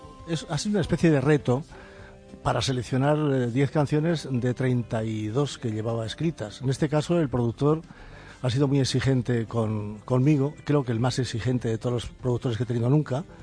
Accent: Castejón, Castilla-La Mancha, Spain; un pantano que es el de Buendía, cerca de mi pueblo de Castejón

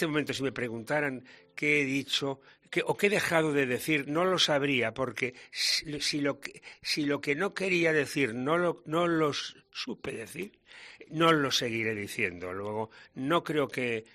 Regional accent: Spain; Recorrer América, presumo, como todo español, que antes se tenía gala el haber estado en América.

